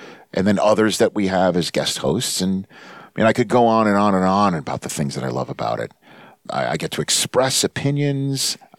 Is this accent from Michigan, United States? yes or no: no; New York, United States; now in Los Angeles, United States; We're two East Coasters. She's from Boston. I'm from New York.